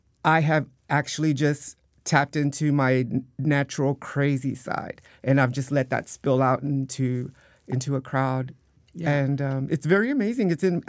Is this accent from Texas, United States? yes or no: yes; Dallas, Texas, United States; I'm from Dallas originally, in Dallas, Texas